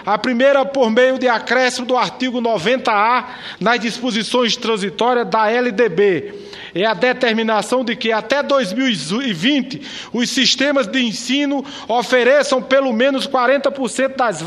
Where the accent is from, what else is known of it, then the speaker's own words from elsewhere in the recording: Paraíba, Brazil; quando deputado estadual ainda lá no meu estado da Paraíba.